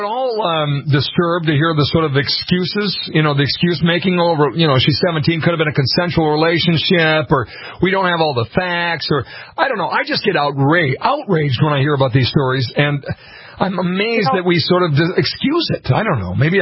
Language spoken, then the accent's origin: English; Montevideo, Minnesota, United States; Kay in Wilmer, Minnesota, not far from my hometown of Montevideo.